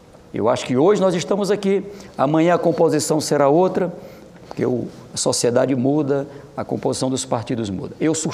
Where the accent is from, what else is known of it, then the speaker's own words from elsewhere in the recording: Brazil; Eu, como brasileiro, tenho orgulho do critério da proporcionalidade adotada pelo Brasil